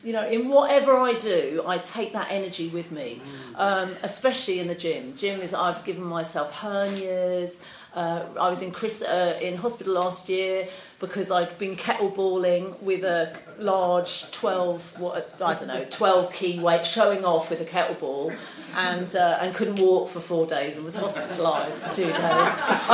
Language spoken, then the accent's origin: English; South Coast, United Kingdom; I wasn't brought up in London. I was brought up on the South Coast.